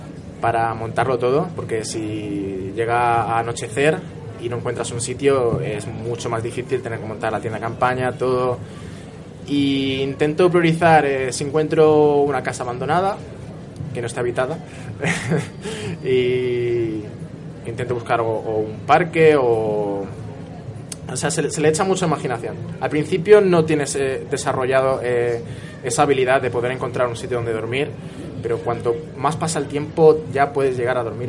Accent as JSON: {"language": "Spanish", "region": "Balearic Islands", "country": "Spain", "moved": "yes", "said": "salí de Mallorca, que es de donde soy, y fui por la costa de Cataluña"}